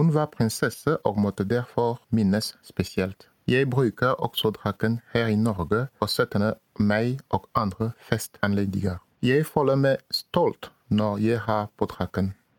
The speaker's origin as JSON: {"language": "Norwegian", "country": "Cameroon", "second_language": "Norwegian", "moved": "yes", "lives_now": "Norway", "said": "og jeg kommer fra Kamerun. Og Grasville stammen Bamileke."}